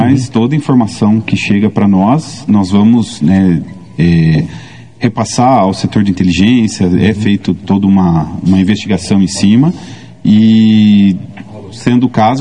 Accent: Rio Claro, São Paulo, Brazil; now in Jacarezinho, Brazil; Eu sou natural de Rio Claro, interior de São Paulo.

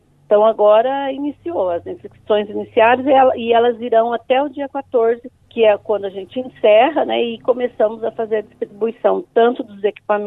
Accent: Bandeirantes, Paraná, Brazil; Eu acho que sou cria de Bandeirantes, né? Não nasci em Bandeirantes, mas me criei em Bandeirantes e eu sei que eu devo muito a essa cidade, que eu tenho um carinho enorme.

